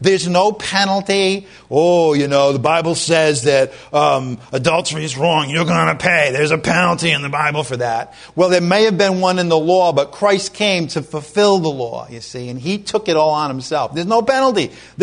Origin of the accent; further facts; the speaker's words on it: Ireland; I'm Irish. I used to be Catholic. My father was a teacher of English. My mother was a teacher as well.